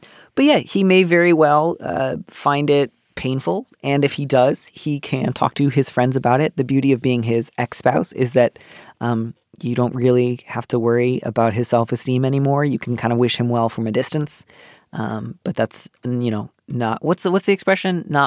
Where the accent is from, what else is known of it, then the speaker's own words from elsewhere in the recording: Midwest, United States; I grew up in the Midwest.